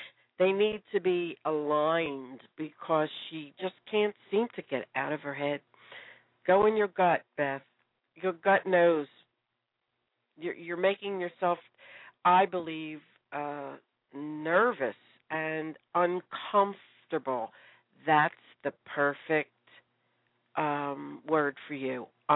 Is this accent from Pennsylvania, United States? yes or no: yes; Philadelphia, Pennsylvania, United States; accent: nasal; everybody out there, I'm from Philly. I'm a Philly girl.